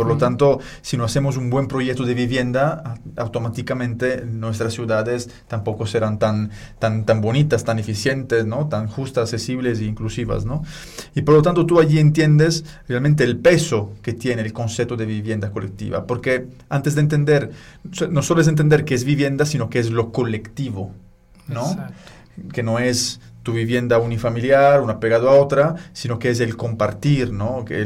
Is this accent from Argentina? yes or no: no; Sardinia, Italy; yo soy italiano, vengo de Sardeña y me gradué en Alghero, en la Facultad de Arquitectura, Urbanismo y Diseño de Alghero, ¿no? Que es una ciudad muy pequeña en el norte de Sardeña.